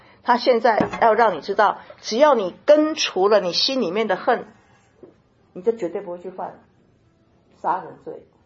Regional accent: Taiwan; now in United States; 我刚进到美国的时候，我就发现哇，跟我们台湾人完全不一样，美国人跟我台湾人不一样

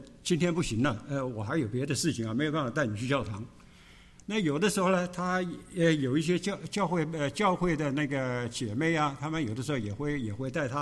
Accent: Taiwan; also born or lived in China; 那我是在中国大陆出生，然后两三岁的时候跟着我的父母亲呢一起在台湾呢那个长大的人。

